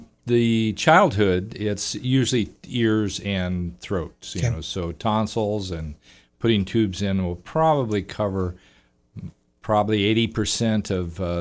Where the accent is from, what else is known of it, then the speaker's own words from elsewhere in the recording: North Platte, Nebraska, United States; Well, originally I grew up in Nebraska, in North Platte, Nebraska, so I'm very familiar with the Plains area.